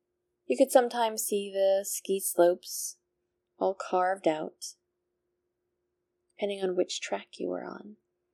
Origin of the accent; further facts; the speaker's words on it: New England, United States; because I'm from New England, and that's largely what we had.